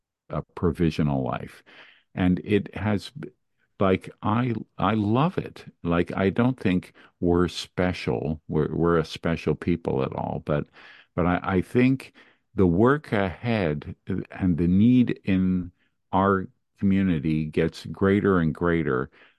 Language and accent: English; Montreal, Quebec, Canada; I grew up in Montreal, Canada